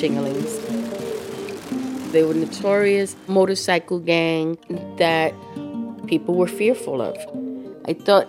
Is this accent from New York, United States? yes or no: yes; Bronx, New York, United States; I'm a registered nurse and I am 53 years old. I grew up in the Bronx.